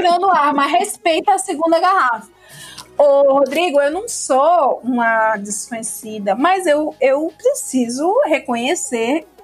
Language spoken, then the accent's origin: Portuguese; Ceará, Brazil; Eu sou cearense, da periferia do Ceará.